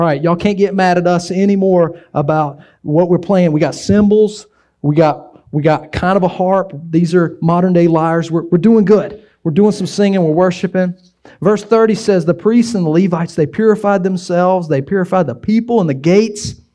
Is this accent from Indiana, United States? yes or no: no; Wilson, North Carolina, United States; I grew up in Wilson, and I thought to myself, I'm going to get far from this place where these people are, and I love my family, I love my church in Wilson